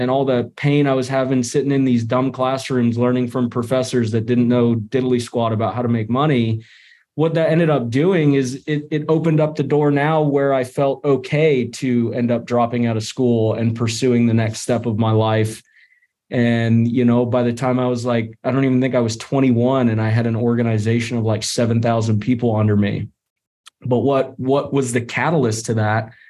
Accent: California, United States; moved away; Like, I moved out to freaking Illinois from California. Like, what am I doing in the Midwest from beautiful California?

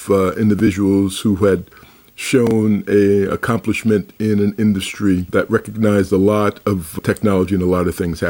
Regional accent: Brooklyn, New York, United States; I was one of the top high school basketball stars in Brooklyn, New York.

